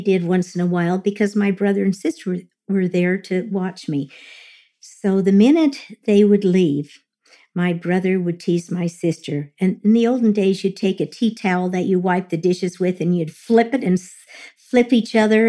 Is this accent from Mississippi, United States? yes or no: no; Los Angeles, California, United States; born there; I was born on May 28th, 1941. I was born in Los Angeles, California.